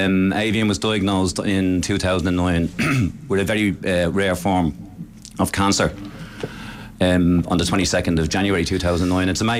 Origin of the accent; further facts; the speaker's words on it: Dublin, Leinster, Ireland; now in Dunboyne, Ireland; I'm originally from Coolock in Dublin, and I live now in Dunboyne in County Meath.